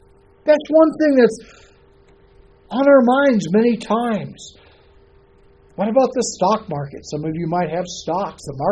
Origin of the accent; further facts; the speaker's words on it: Detroit, Michigan, United States; Growing up in Detroit, we had this Jewish couple, the Mosses, living on the northern side of our house.